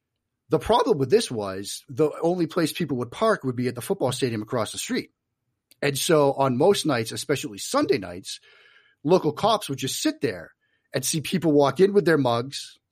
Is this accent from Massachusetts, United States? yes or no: yes; Boston, Massachusetts, United States; I grew up in the Boston area.